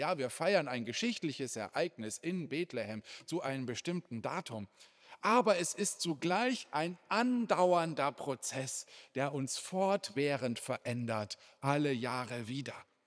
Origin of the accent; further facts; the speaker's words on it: Baden-Württemberg, Germany; ich komme ja auch noch aus Baden.